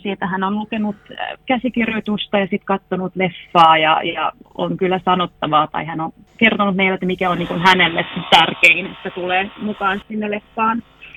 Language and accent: Finnish; Vaasa, Ostrobothnia, Finland; moved away as an adult; now in Uppsala, Sweden; Joo, se on kyllä mun kotikaupunki niin sanottu, niin mä muutin lukion jälkeen vasta pois sieltä.